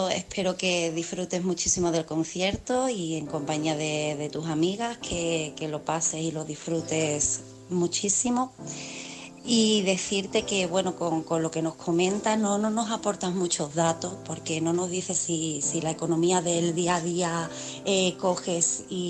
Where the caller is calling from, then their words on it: Cádiz, Andalusia, Spain; corresponsal de Cádiz